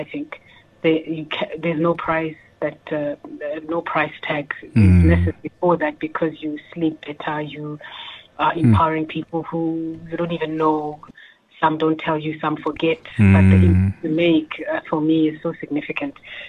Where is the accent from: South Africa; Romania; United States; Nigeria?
South Africa; Klerksdorp, North West; I was born and raised in Klerksdorp, which is a very small conservative town in the Northwest Province.